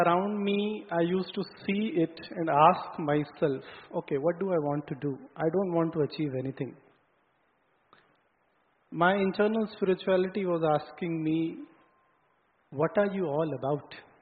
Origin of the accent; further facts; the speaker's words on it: Chandigarh, India; So when I came back to Chandigarh, I'm from Chandigarh, I was sitting on my terrace